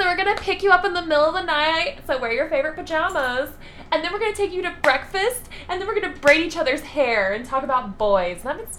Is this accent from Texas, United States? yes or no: yes; Lubbock, Texas, United States; now in Austin, United States; And so that's when I came back and I moved to Austin. I'm from Lubbock, Texas. So I was a little closer to my family, but still has the cushion.